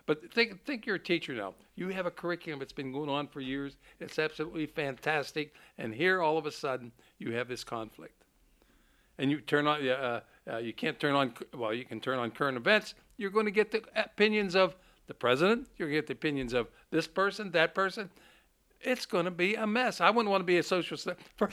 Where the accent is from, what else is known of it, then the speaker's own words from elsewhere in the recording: Pennsylvania, United States; Look at Pennsylvania, or my home state, Pennsylvania.